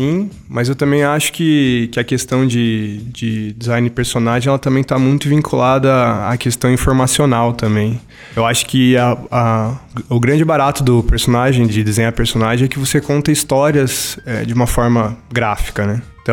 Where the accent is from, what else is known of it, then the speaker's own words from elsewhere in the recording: Arapoti, Paraná, Brazil; moved away as an adult; now in Curitiba, Brazil; Na verdade, eu sou do interior do Paraná, de uma cidade bem pequena, chamada Araputi. Tem cerca de 20 mil habitantes, então é bem pequenininha mesmo.